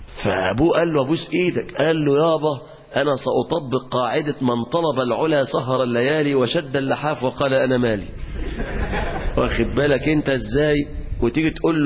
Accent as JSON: {"language": "Arabic", "town": "Mansoura", "region": "Dakahlia", "country": "Egypt", "said": "وطبعا أنا بقى كنت موجود عندنا في المنصورة"}